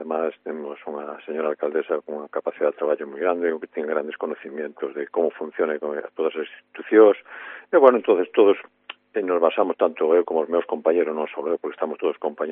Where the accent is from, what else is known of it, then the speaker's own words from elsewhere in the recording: Mondoñedo, Galicia, Spain; Eu conozco Mondoñedo, conozco todos os veciños porque nacín en Mondoñedo, criei-me en Mondoñedo